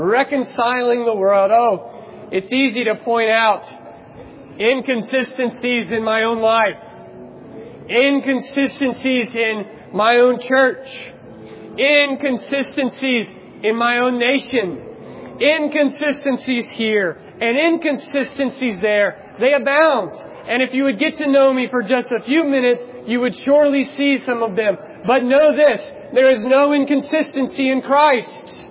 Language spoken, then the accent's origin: English; United States; I'm from America, and I'm here to come.